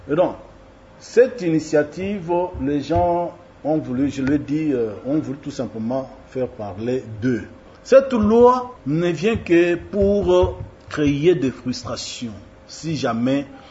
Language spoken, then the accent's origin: French; Republic of the Congo; Nous sommes tous des Congolais sans notre volonté. L'histoire a fait que nous soyons des Congolais.